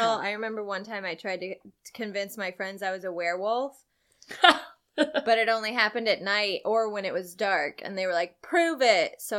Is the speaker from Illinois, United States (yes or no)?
yes; Centralia, Illinois, United States; Peoria is where Lauren is from, and I'm from Centralia, Illinois.